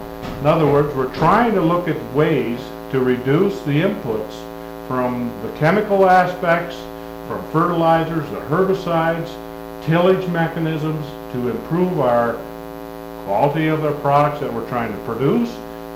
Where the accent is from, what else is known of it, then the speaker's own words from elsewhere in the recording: Minnesota, United States; I'm from West Central Minnesota, and I've farmed and been an engineer.